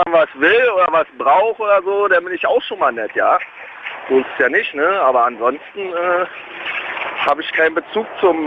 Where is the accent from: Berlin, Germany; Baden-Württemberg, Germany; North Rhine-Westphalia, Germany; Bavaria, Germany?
Berlin, Germany; Wir sind Berliner, wir verschönern höchstens unsere Stadt